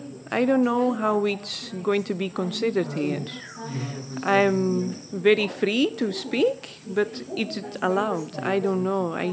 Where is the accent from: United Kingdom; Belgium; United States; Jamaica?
Belgium; I'm from Belgium. Yes.